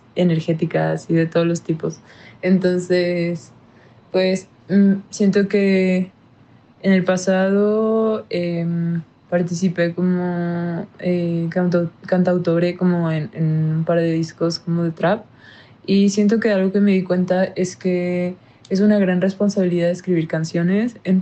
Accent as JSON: {"language": "Spanish", "region": "Puebla", "country": "Mexico", "said": "Bueno, yo soy de Puebla, entonces siento que me he sentido conectada mucho con la energía del volcán."}